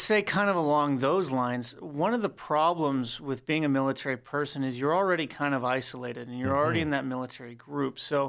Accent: Lakeside, California, United States; I grew up in Lakeside off of Golden Ridge and Winter Garden.

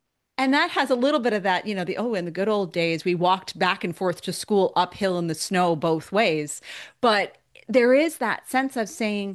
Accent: Cape Cod, Massachusetts, United States; I grew up on Cape Cod, which is, a very many, it's a place where there are a few families who've been there for centuries, but most folks were washed ashore.

